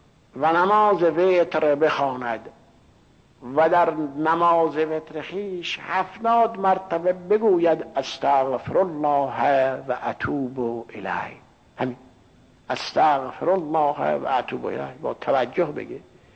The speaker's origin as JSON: {"language": "Persian", "country": "Iran", "moved": "yes", "said": "من از ایران آمدم اینجا."}